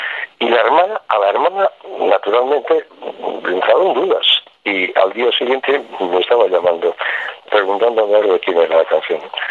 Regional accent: Orio, Basque Country, Spain; una vez me acuerdo que aquí en Orio, en mi pueblo, era un verano

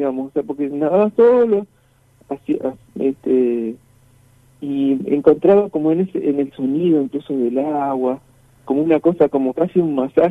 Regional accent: Seguí, Entre Ríos, Argentina; porque yo soy criado, nací en Seguí, digamos, y me crié allí.

